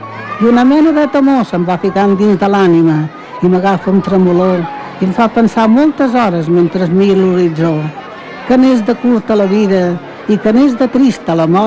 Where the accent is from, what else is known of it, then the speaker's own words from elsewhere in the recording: L'Hospitalet de Llobregat, Catalonia, Spain; jo sóc filla d'Hospitalet.